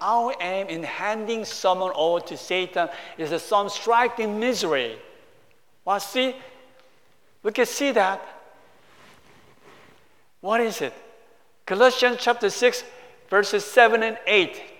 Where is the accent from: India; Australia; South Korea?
South Korea; now in United States; As Korean American, immigrant to the United States, I know the two cultures.